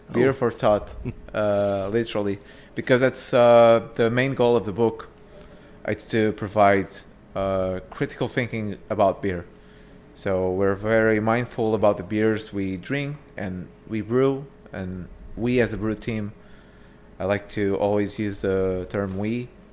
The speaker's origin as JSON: {"language": "English", "country": "Portugal", "said": "so I come originally from Portugal."}